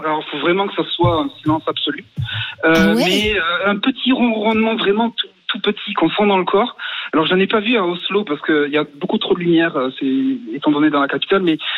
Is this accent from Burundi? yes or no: no; France; now in Norway; En tant que bon français, malheureusement non, je ne parle pas si bien que ça.